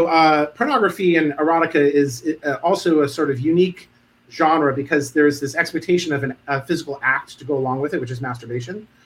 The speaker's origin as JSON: {"language": "English", "town": "Providence", "region": "Rhode Island", "country": "United States", "tie": "born or raised there", "said": "No, I grew up in Providence. I'm a townie."}